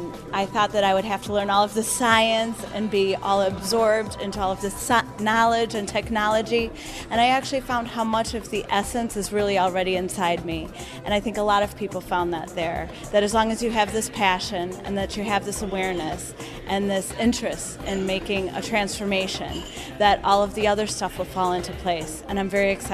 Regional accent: Chicago, Illinois, United States; I'm from Chicago, and I am a teacher by trade.

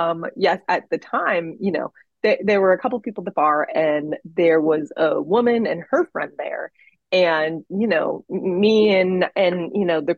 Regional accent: Florida, United States; now in Los Angeles, United States; I grew up in Florida. Like, I think maybe two times we ever went to like an evacuation station in Florida.

